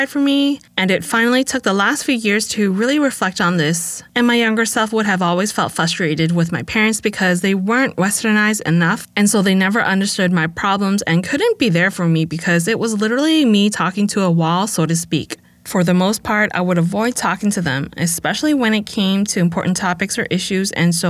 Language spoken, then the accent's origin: English; Vancouver, British Columbia, Canada; also born or lived in Los Angeles; I grew up in Vancouver and LA, so this is the lens of where I'm coming from